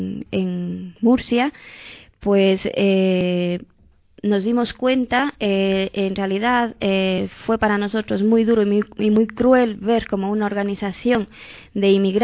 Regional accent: Ecuador; now in Spain; Yo soy de origen ecuatoriano.

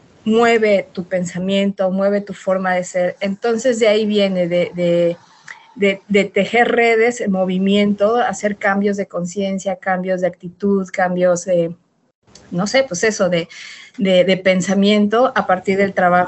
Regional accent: Mexico City, Mexico; born there; hablan zapoteco, mis padres, mis tíos, todos ellos hablan zapoteco, pero los que nacimos en Ciudad de México desafortunadamente ya no nos transmitieron la riqueza de su lengua

